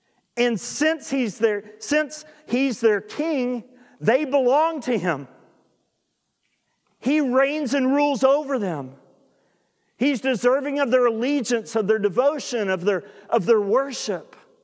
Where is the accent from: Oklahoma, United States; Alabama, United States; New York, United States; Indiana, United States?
Oklahoma, United States; And I'm from Southwest Oklahoma, okay?